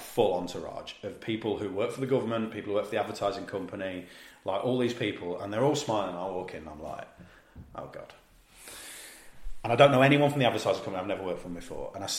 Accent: East Midlands, United Kingdom; accent: East Midlands; why don't I do a few takes in my actual accent?" And then you've got it for the East Midlands if you need it.

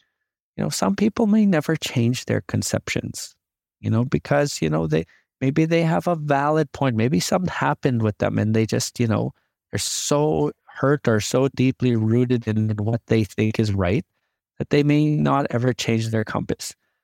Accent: Canada; As an Indigenous person, I love being a Canadian, but I'm also an Indigenous person.

